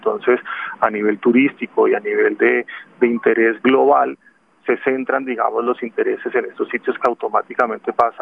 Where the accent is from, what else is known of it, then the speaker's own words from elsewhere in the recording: Colombia; nuestra identidad como colombianos.